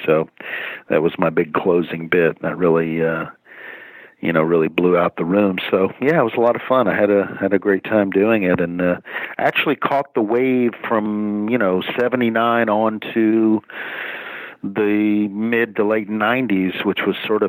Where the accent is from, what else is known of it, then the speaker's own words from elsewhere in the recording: Dallas, Texas, United States; I grew up in Dallas, yeah, Dallas, Texas, yeah.